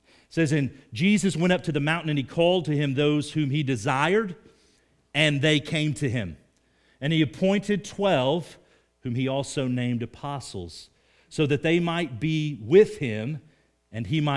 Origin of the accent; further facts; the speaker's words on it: Morris, Oklahoma, United States; Growing up, we had our rivals in our area. I was from Morris, Oklahoma.